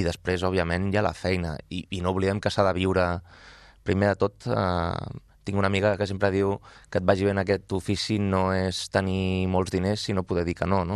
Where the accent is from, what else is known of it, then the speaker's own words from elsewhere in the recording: Manresa, Catalonia, Spain; Pensa que quan jo era petit, a Manresa tenim un dels teatres més importants de Catalunya